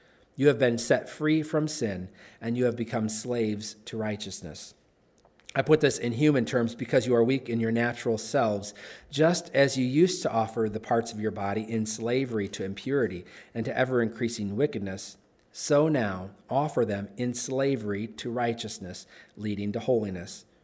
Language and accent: English; United States; As an American, I have freedom of speech